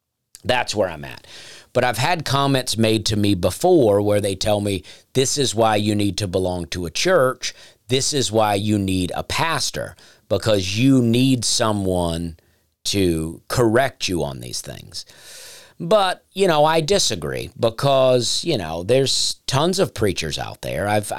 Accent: Alabama, United States; also born or lived in Charleston / Tennessee; I am from Alabama, and I love to go back to Alabama. I love to support Alabama.

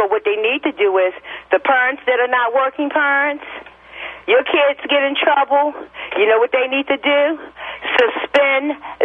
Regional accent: Baltimore, Maryland, United States; I have an issue with Baltimore, and I'm from Baltimore.

